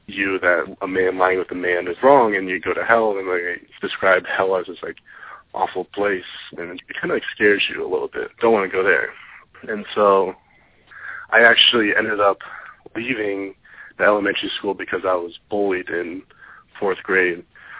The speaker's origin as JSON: {"language": "English", "town": "Portland", "region": "Oregon", "country": "United States", "tie": "born or raised there", "said": "The best way to describe Oregon, I grew up right outside of Portland."}